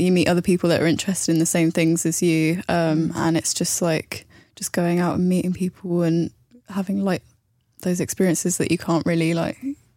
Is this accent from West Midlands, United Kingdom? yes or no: no; Portsmouth, South East England, United Kingdom; I'm not from London, but I'm from Portsmouth.